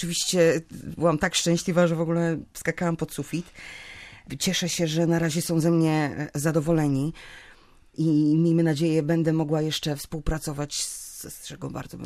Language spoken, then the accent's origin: Polish; Płock, Masovian Voivodeship, Poland; Ja z Płocka, spod Warszawy, z miasta, gdzie miałam tak naprawdę wszystko